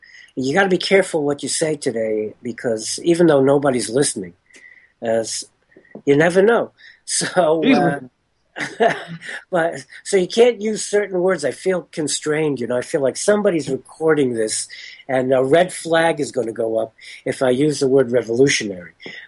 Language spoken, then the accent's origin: German; Stuttgart, Baden-Württemberg, Germany; born there; Ich bin geboren in Stuttgart.